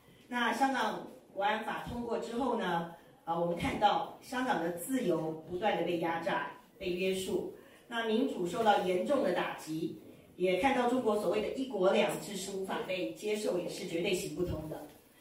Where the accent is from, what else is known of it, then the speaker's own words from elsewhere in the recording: Taiwan; 那我身在海外，我来自台湾，对台湾这块美丽的土地呢有深厚的感情